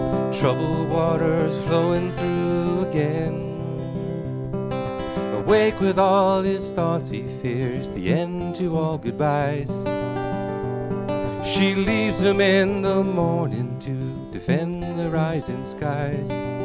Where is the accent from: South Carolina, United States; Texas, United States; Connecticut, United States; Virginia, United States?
Connecticut, United States; Groton; I'm from Groton.